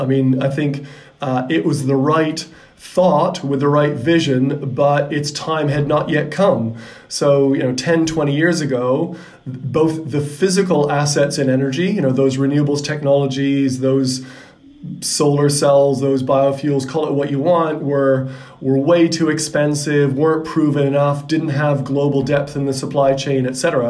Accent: Canada; born there; accent: Canadian; moved away as an adult; also born or lived in Oxford; as you can probably hear by my accent, I'm a Canadian by birth, a technologist by training, but a commercial guy by career.

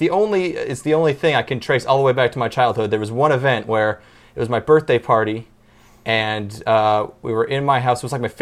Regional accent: Canada; growing up in Canada.

